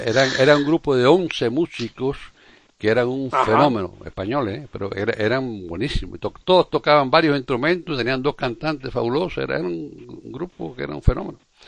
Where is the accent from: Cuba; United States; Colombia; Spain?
Cuba; moved away; yo salí de Cuba en el año 60.